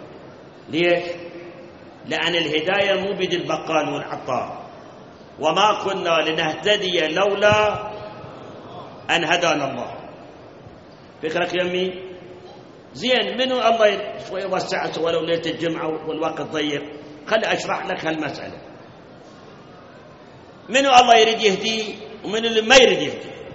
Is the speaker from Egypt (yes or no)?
no; Iraq; تعرف منهم الصبة عندنا بالعراق صبة،